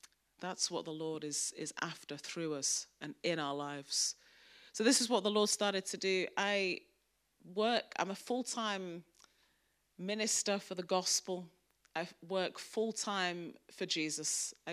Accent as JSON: {"language": "English", "town": "Manchester", "region": "North West England", "country": "United Kingdom", "accent": "Mancunian", "lives_now": "London, United Kingdom", "said": "I live in London. I'm from Manchester. As you can tell, my accent is a Mancunian accent. I got called to live in London 4 years ago."}